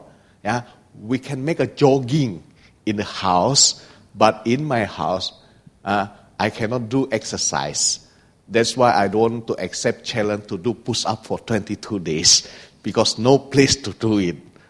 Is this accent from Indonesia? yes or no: yes; Indonesia; now in Hong Kong; I'm from Indonesia.